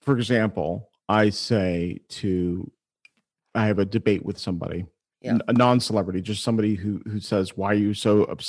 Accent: Iran; but I'm Iranian.

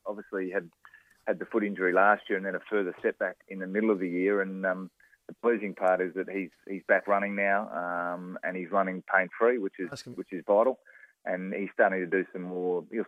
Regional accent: Perth, Western Australia, Australia; also born or lived in United States; So I spent a couple of years in America, but I wouldn't really classify myself as an American. I pretty much grew up in Perth and spent most of my life over there.

